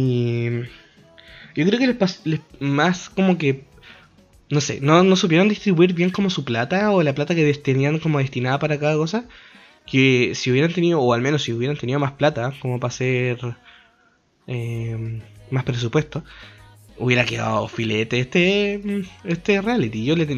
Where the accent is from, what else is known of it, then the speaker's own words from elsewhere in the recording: Valparaíso, Chile; salieron muchas noticias de Valparaíso, porque yo soy de Valparaíso.